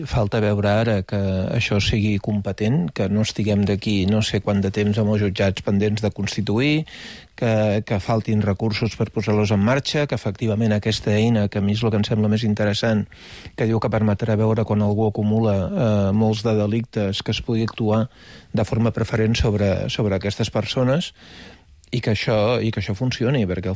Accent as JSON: {"language": "Catalan", "town": "Mataró", "region": "Catalonia", "country": "Spain", "said": "l'alcalde del meu poble, l'alcalde de Mataró"}